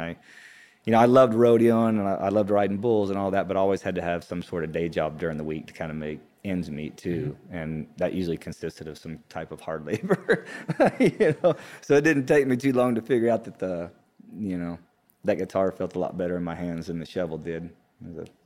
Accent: Texas, United States; also born or lived in Hobbs, New Mexico; I'm originally, I was born in Hobbs, New Mexico. Grew up in West Texas, around Midland and Odessa, and kind of all over Texas. My family moved around quite a bit.

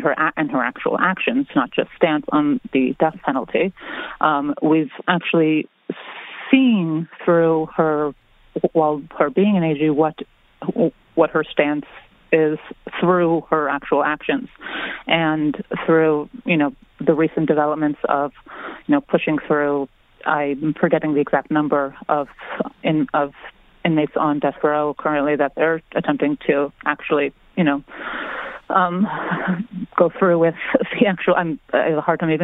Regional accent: New Jersey, United States; also born or lived in Los Angeles, California; while I'm from New Jersey, I lived in Los Angeles, California for about a decade while working in the entertainment industry.

